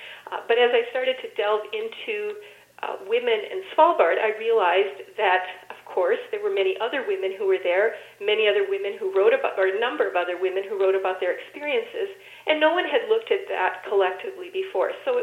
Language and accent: English; Midwest, United States; When I grew up in the Midwest in the U.S., North was northern Minnesota.